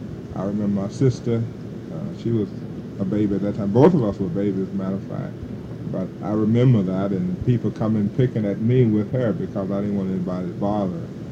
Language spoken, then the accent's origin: English; Bay Springs, Mississippi, United States; moved away as an adult; I'm from Bay Spring, Mississippi. I'm born in Jasper County, Mississippi, 1934. And I stayed there until I was age 18 in Mississippi area.